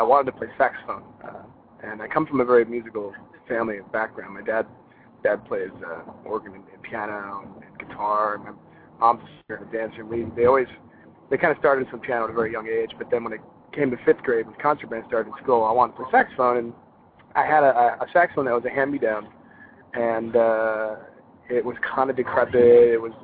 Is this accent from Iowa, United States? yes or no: yes; Iowa, United States; I grew up in Iowa. I grew up in Northeast Iowa. So next time I visit home, I'll make a trip to your talk show.